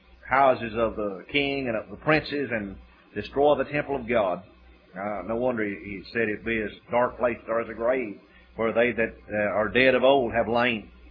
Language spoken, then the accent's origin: English; Weatherford, Texas, United States; up in the country where I grew up around Weatherford and on out west of Weatherford.